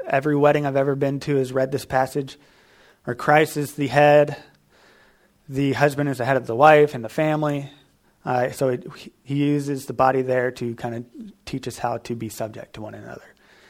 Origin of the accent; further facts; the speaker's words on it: the South, United States; And I grew up in the South, and that was a message from a lot of the Southern Baptist churches